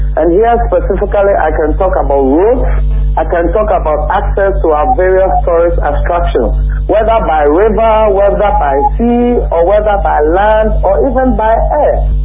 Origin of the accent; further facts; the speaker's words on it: Ghana; But if I, as a Ghanaian, am empowered and encouraged to invest in Ghana